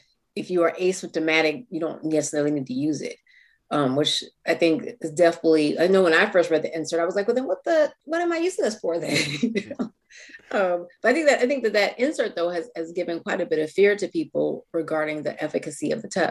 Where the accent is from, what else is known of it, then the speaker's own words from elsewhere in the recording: Flint, Michigan, United States; now in Portland, United States; I'm not a Portland native. I'm from Flint, Michigan originally.